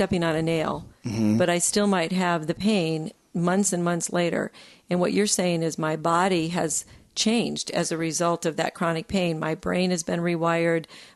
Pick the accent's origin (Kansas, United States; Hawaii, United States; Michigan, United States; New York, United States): Michigan, United States; That's right. We both are.